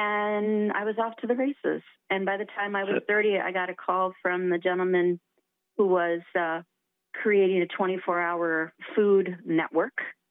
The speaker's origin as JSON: {"language": "English", "region": "Michigan", "country": "United States", "tie": "born or raised there", "also_born_or_lived": "Montana", "said": "I had a father, growing up in Montana and Michigan, who he was an opera singer, and he loved to cook, and he collected cookbooks."}